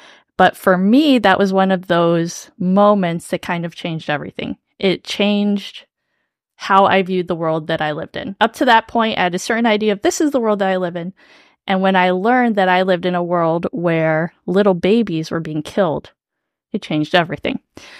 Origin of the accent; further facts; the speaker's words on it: Columbus, Ohio, United States; now in Greendale, United States; I currently live in Greendale. I'm originally from Columbus, Ohio. Go Bucks.